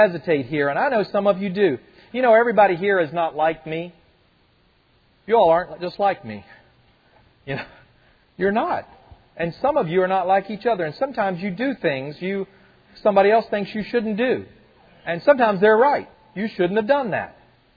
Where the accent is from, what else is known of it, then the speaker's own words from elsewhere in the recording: Kentucky, United States; So I'm from Kentucky. Anybody here from Kentucky?